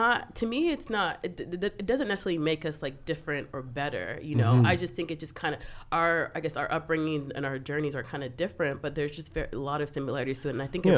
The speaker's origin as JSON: {"language": "English", "region": "Texas", "country": "United States", "tie": "born or raised there", "said": "But I grew up in Texas."}